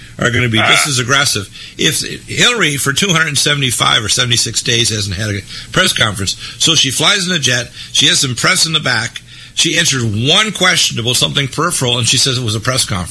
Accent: Detroit, Michigan, United States; Now, remember, Detroit is my home city. I was born in Detroit, okay? It's my city, okay? And I'm not black.

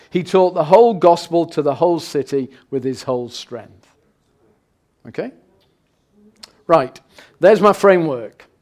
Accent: England, United Kingdom; that's not because I'm English and I don't like contact

